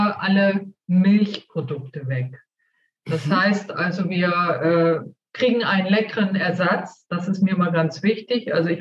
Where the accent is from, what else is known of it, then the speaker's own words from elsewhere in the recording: Northern Germany, Germany; Also ganz klar, ich komme aus Norddeutschland